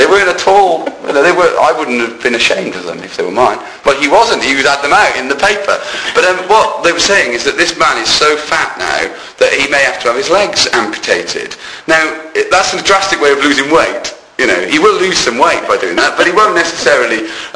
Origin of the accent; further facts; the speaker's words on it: Wales, United Kingdom; I don't know if it forms my comedy that much, being Welsh, because I must admit I don't.